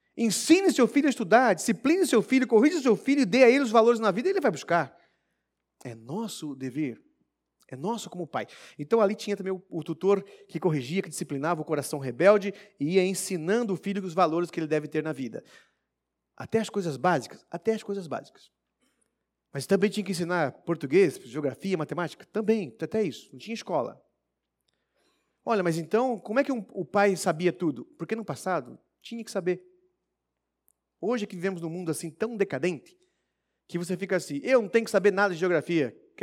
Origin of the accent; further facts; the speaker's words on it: Minas Gerais, Brazil; Como eu já mencionei, sou de Minas Gerais.